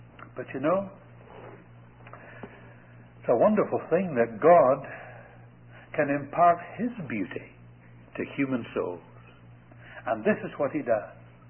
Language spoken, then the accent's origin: English; Scotland, United Kingdom; now in Canada; I'm a Canadian from Scotland